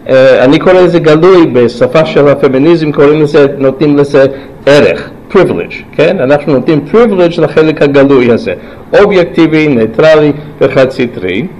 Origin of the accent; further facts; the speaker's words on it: United States; Hebrew is a second language; איך שאני גדלתי חשבנו ככה באמריקה